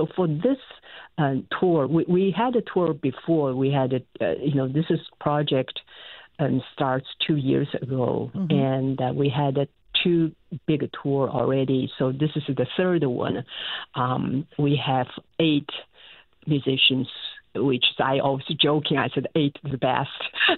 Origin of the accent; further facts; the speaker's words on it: China; English is a second language; Well, the I grew up in China and I played the traditional instruments called pipa.